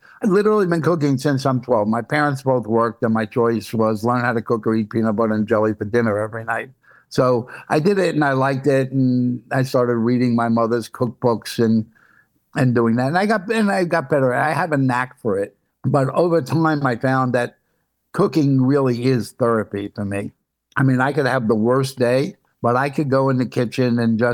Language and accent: English; Brooklyn, New York, United States; I had to stop being, you know, a little street tough guy from Brooklyn, you know, because I grew up in Coney Island and, you know, fighting was like something we did.